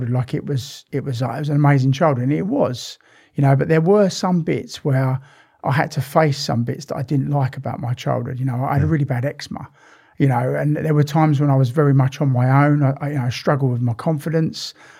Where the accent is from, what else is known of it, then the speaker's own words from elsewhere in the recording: Romford, London, United Kingdom; also born or lived in East Ham / Hornchurch; I was born in East Ham, sort of like we moved from East Ham to Romford. So about, you know, 2 or 3 years old. So most of my life lived in Romford, then Hornchurch, around the Hornchurch area